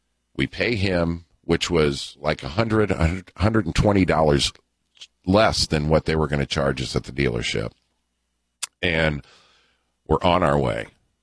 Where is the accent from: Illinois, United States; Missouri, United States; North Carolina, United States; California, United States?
Missouri, United States; St. Louis; We're here from St. Louis. We want to leave tomorrow.